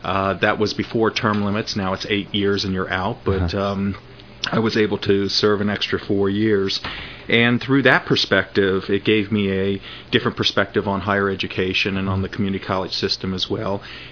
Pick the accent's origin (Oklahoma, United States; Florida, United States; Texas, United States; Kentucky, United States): Florida, United States; St. Petersburg; I grew up basically in St. Petersburg, Florida